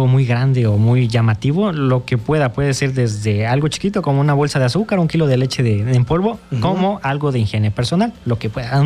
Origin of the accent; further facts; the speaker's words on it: Mexico; Ahora sí, no solo el 15 de septiembre de que somos mexicanos, ¿no?